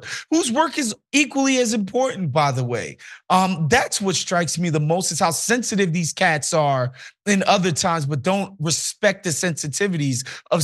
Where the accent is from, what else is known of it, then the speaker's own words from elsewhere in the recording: Brooklyn, New York, United States; also born or lived in Queens, United States; I'm from Brooklyn and Queens, New York, man. They won't catch me slipping out there.